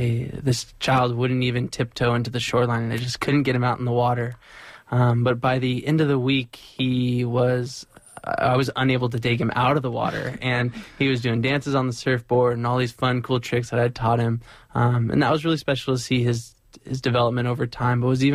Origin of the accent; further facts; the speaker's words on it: Pacifica, California, United States; I grew up in Pacifica, and specifically at the beach in Pacifica for a lot of my days.